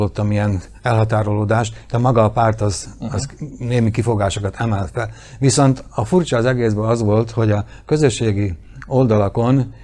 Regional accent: Slovakia; A múltban is gyakran megbélyegeztek minket azzal, hogy nem magyarok vagyunk, hanem magyarul beszélő szlovákok.

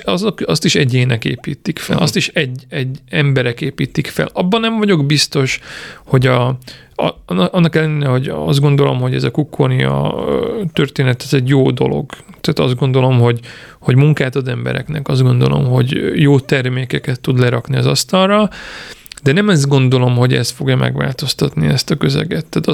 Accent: Dunajská Streda, Trnava Region, Slovakia; itt vagyunk Dunaszerdei közepén, én itt nőttem fel, legalábbis én 11-12 éves koromig itt éltem

